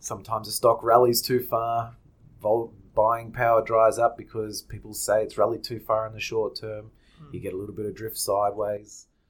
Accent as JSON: {"language": "English", "country": "Australia", "said": "As Australian investors, unfortunately, we can't get access to the five IPOs because as Australian retail investors"}